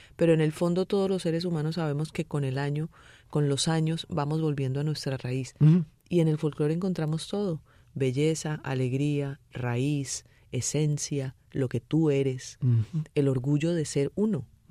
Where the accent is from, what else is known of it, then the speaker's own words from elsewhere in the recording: Ginebra, Valle del Cauca, Colombia; Yo salí había 5.000 personas. Ajá. En mi pueblo, Ginebra, Valle del Cauca. Ajá. En Colombia.